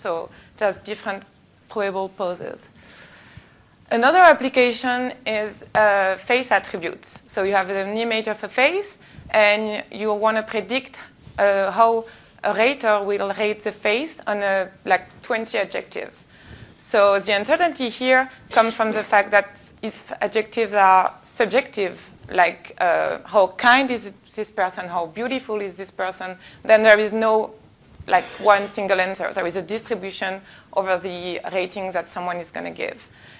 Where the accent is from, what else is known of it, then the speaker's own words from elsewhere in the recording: France; English is a second language; So English is not my mother tongue, but apparently there is a play word in the title, which is funny, but if you get it, please explain it to me in the end. As a French, don't get it.